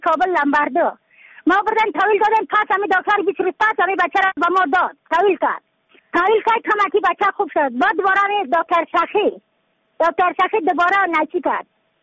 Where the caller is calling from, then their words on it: Badakhshan, Afghanistan; از بدخشان هستم، مرکز بدخشان، ولسوالی یفتل پایان، قیره وینگ